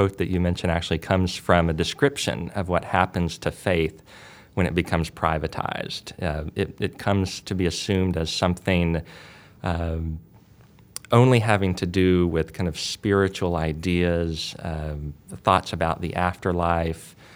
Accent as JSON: {"language": "English", "country": "United States", "said": "I'm from the United States"}